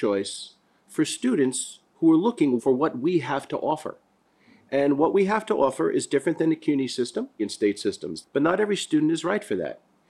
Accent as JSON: {"language": "English", "town": "East New York", "region": "New York", "country": "United States", "tie": "born there", "said": "I was born in East New York. My dad worked for the city of New York."}